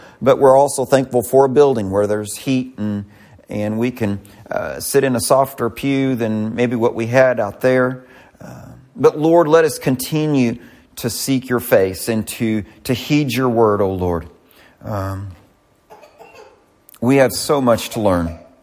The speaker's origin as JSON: {"language": "English", "region": "Missouri", "country": "United States", "said": "I'm from Missouri. You have to show me."}